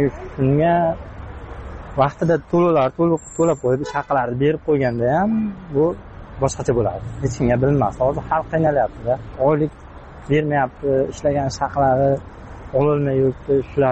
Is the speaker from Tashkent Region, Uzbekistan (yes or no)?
no; Qashqadaryo Region, Uzbekistan; Bizlar o'zim Qashqadaryodanman.